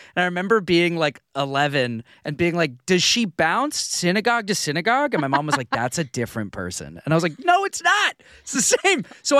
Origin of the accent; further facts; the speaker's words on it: Portland, Maine, United States; where I grew up in Portland, Maine, I went to a lot of synagogues. I grew up with a bunch of Jewish friends